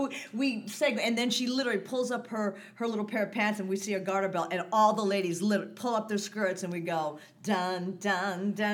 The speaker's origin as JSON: {"language": "English", "country": "United States", "said": "one, I'm an American, two, it's redone, they might hate us."}